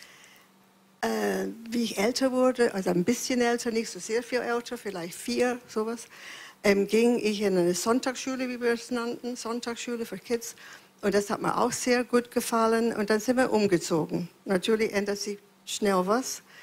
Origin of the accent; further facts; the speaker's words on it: Glasgow, Scotland, United Kingdom; ich komme aus Glasgow in Schottland. Und meine Mutter war Christ, mein Vater nicht.